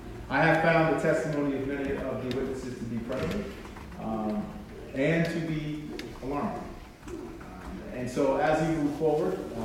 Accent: Schenectady, New York, United States; I grew up in upstate, I grew up in Schenectady, working class kid

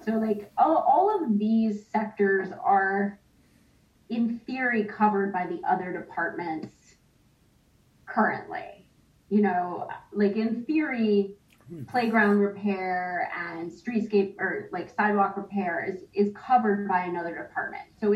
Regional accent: Connecticut, United States; I'm from Connecticut, and so the garden party club scene in Connecticut is a really big deal. Like, I'm from Litchfield County

